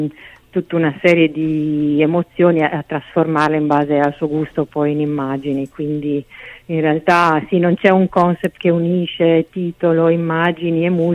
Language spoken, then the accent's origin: Italian; Ferrara, Emilia-Romagna, Italy; Nebbia ferrarese, quella ce l'abbiamo solo noi, così spessa proprio la possiamo esportare.